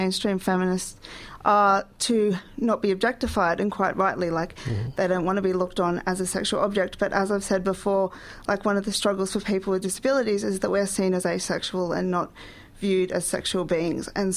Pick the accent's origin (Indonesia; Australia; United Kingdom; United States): Australia; Lismore, New South Wales; now in Melbourne, Australia; I guess I grew up in Lismore, so I was there since I was 14.